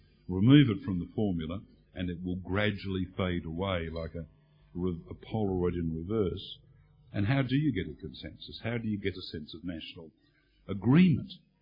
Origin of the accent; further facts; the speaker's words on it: Melbourne, Victoria, Australia; I came from Melbourne.